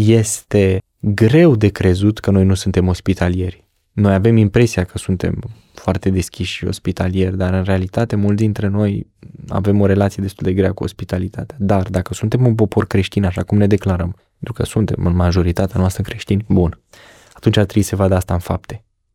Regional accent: Romania; eu sunt român, nu ești român când te bați cu pumnul în piept și ești așa puternic, mai degrabă ești român prin valori

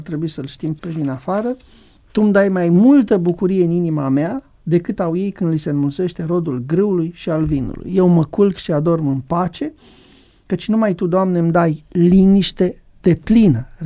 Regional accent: Romania; cred că noi ca români suntem foarte talentați de la capitolul ăsta

